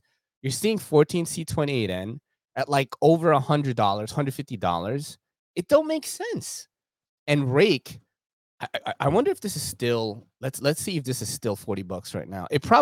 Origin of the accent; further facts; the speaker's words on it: Philippines; It's a good thing I'm not Japanese. I'm Filipino, you know?